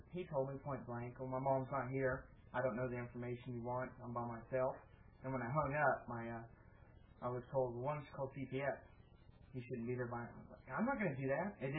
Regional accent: California, United States; Now, I'm from California my whole life.

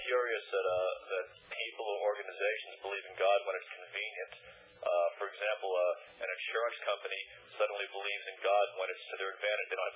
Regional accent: New Jersey, United States; Well, I'll tell you, Bill, I come from New Jersey, and I'll just tell you a short story.

